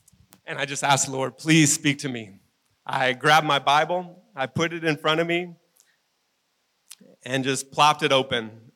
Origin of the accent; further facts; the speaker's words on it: United States; I grew up in America, so we say Elijah and Elisha.